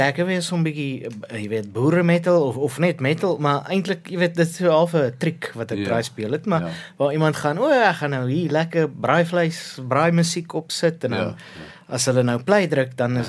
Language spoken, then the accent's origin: Afrikaans; Pretoria, Gauteng, South Africa; Pretoria Noord, en sy hebben daar Acacia, of die dorp van Acacia, en is daar in die noorde van Pretoria, is nader aan Brits as die middenstad.